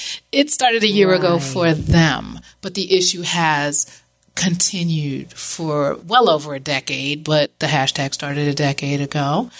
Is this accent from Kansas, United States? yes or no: no; New York, United States; now in South Florida, United States; But the funny thing is I grew up in New York. And for the most part, Dominicans and Puerto Ricans, and we all just get along.